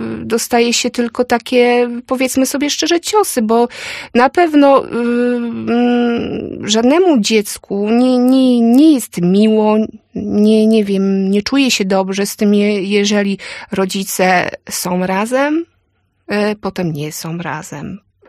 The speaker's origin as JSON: {"language": "Polish", "region": "Łódź Voivodeship", "country": "Poland", "lives_now": "Opole, Poland", "said": "No, ja nie pochodzę z Opola, pochodzę jeszcze z małej miejscowości w województwie łódzkim, więc no, na wiosce jeden zna drugiego"}